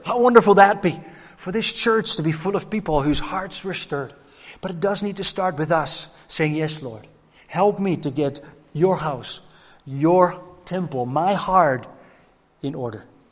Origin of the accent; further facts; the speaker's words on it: Scotland, United Kingdom; there's some language in there that will feel slightly uncomfortable, both being Western, but also maybe as Scottish people.